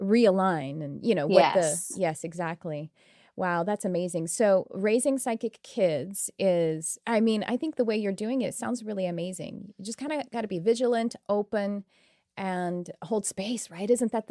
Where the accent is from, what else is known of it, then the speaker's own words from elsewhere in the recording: United States; I'm okay with being odd as an American.